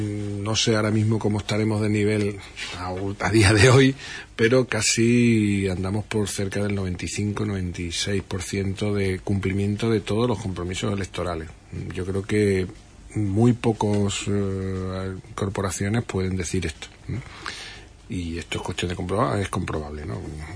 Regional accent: Andalusia, Spain; mi barrio, por cierto, que yo me crié en la Isla Chica

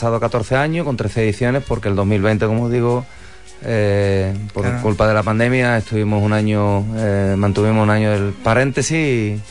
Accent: Huelva, Andalusia, Spain; como hombre de Huelva tengo que apostar por los hombres de mi tierra

